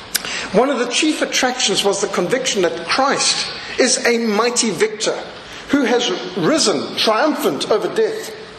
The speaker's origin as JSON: {"language": "English", "region": "Matabeleland", "country": "Zimbabwe", "tie": "born or raised there", "said": "And I've seen this also amongst the people I grew up amongst. I grew up in Rhodesia"}